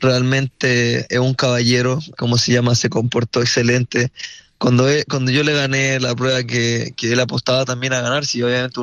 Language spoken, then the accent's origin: Spanish; Chile; pude obtener la medalla de oro en los Juegos Parapanamericanos de Santiago 2023. que fueron aquí en mi país